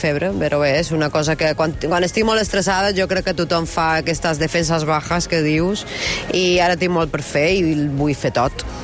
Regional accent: Balearic Islands, Spain; accent: Mallorcan; poder desoxidar aquesta manera de xerrar amb el meu mallorquí, que el tenia oxidat

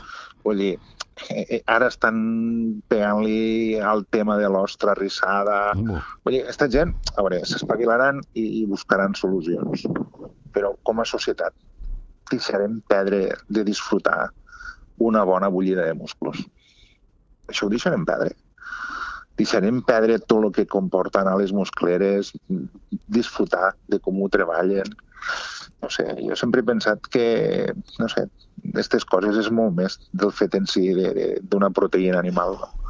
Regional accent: Catalonia, Spain; Jo sempre he pensat que com a català voldria que no fos així.

